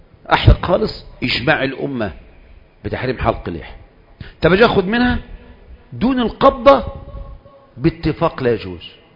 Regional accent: Egypt; ودايما الاختراع من عندنا كمصريين

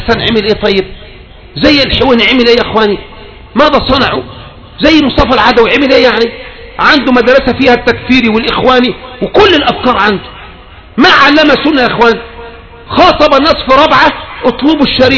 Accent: Egypt; احنا من مصر يا اخوان احنا من مصر لسه من مصر يا اخواني موجود

